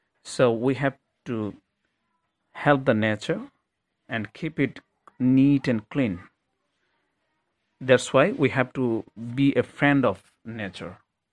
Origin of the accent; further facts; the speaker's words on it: Sunamganj, Sylhet Division, Bangladesh; I'm from Sunamganj district of Silet division. I grew up in Sunamganj and studied up to SSC level there. Then I came to Silet